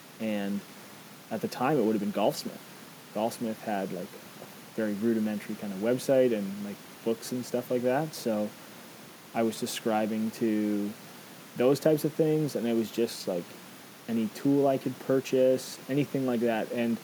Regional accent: Canada; a bunch of my friends who I used to play golf with, being Canadian, played hockey with, being Canadian, that was like the thing you do.

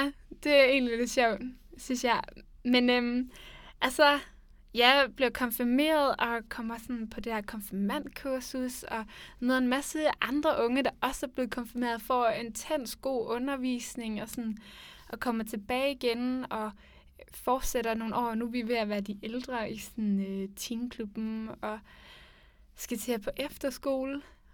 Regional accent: Fredericia, Region of Southern Denmark, Denmark; Jo, det kan du tro. Jeg kommer fra Fredericia af.

